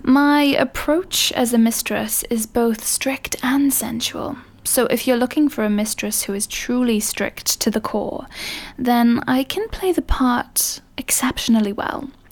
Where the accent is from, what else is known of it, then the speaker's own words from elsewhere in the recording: United Kingdom; accent: British; just to give you the pleasure of listening to my seductive British accent.